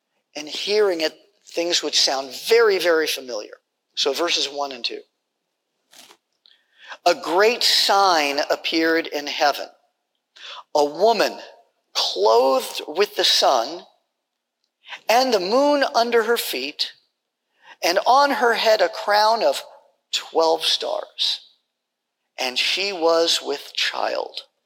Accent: California, United States; now in Washington, United States; I'm from California, but I moved up to Washington State.

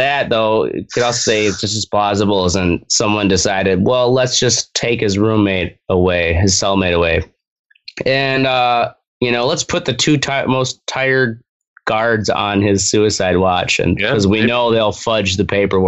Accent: Wisconsin, United States; Yeah, but I grew up right across in Wisconsin, but we go to Dubuque, Iowa all the time.

